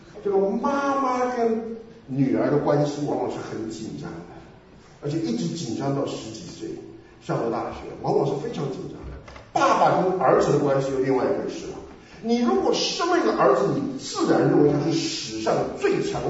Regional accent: China; now in Houston, United States; 学区啊，我们在休斯顿这些老美傻得很，他们要想各种各样的办法把那个学区弄好。其实我们中国人看着心里发笑

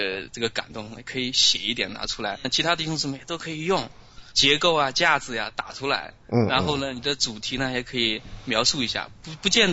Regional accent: China; 就像我们中国人挂春联，挂春联啊，写福字啊，也是红的。

